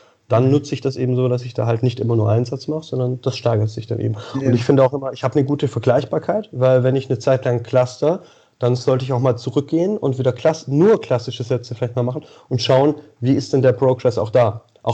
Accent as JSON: {"language": "German", "town": "Xanten", "region": "North Rhine-Westphalia", "country": "Germany", "said": "Xanten, Nordrhein-Westfalen, Niederrhein."}